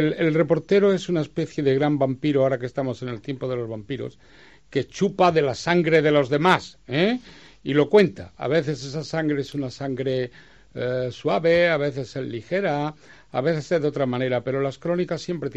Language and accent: Spanish; Granada, Andalusia, Spain; como podrían decir en Granada, de donde vengo, pues eso se lleva en la masa de la sangre